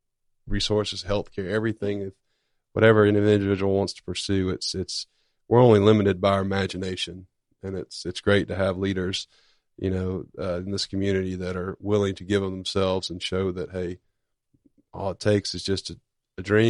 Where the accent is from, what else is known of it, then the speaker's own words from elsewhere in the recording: Atmore, Alabama, United States; You know, growing up in Atmore, Pensacola was always where we came for the doctor, the mall, the movie, you know, to hang out.